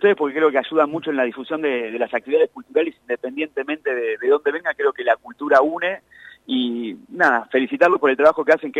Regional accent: La Plata, Buenos Aires Province, Argentina; La Plata, nosotros somos los que decimos pollajería, los que decimos cuadra, micro, somos platenses.

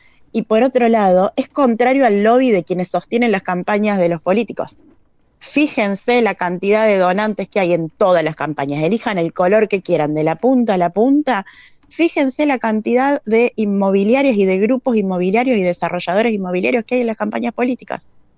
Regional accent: Córdoba, Argentina; soy cordobesa, viví mucho tiempo en la ciudad de Córdoba

